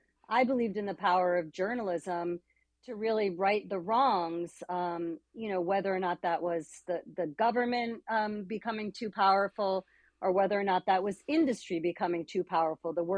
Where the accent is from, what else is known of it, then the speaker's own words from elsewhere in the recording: Connecticut, United States; So I grew up in Connecticut, and I grew up in a union household. My father was a Teamster